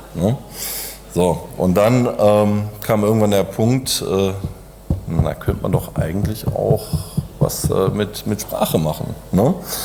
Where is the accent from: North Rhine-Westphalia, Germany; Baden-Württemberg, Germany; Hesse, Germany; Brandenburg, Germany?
North Rhine-Westphalia, Germany; Cologne; Ich komme aus Köln